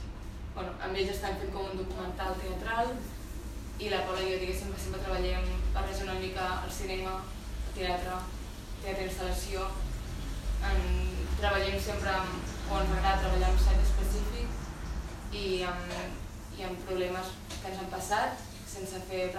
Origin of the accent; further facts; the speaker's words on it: Catalonia, Spain; now in Berlin, Germany; Jo sóc catalana i ella és alemana, de fet vivim les dues a Berlín i fem teatre allà a Berlín